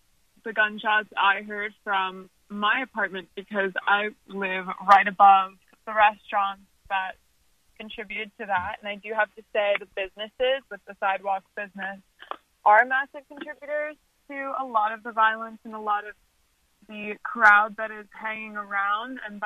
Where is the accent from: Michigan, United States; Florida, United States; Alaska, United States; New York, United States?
Florida, United States; Miami; I'm a South Beach resident. I grew up in Miami. I've lived here my entire life.